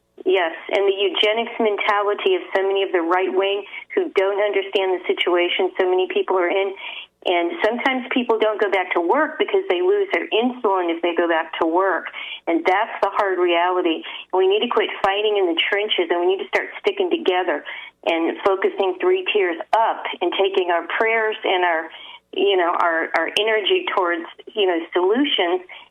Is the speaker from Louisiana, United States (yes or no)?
yes; New Orleans, Louisiana, United States; I grew up down in New Orleans, and they were doing a lot of funky stuff down there in that era.